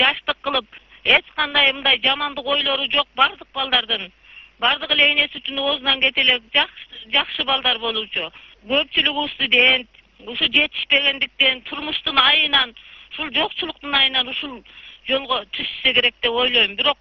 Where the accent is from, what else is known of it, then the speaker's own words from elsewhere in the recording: Nooken, Jalal-Abad Region, Kyrgyzstan; Менин атым Нөкөндөн келгенмин.